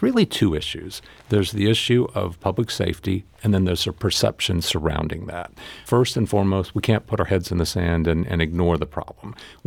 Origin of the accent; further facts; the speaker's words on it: Midwest, United States; I grew up in the Midwest, so I was kind of used to this, although I've been out of this weather for a long time.